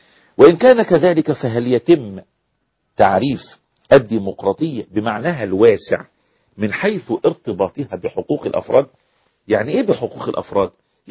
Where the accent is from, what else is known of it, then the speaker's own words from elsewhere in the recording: Egypt; زي الحكومات اللي سقطت عندنا في مصر